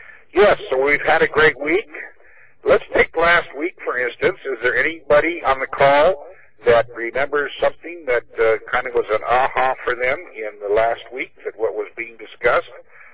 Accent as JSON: {"language": "English", "town": "Olympia", "region": "Washington", "country": "United States", "said": "from Olympia, Washington."}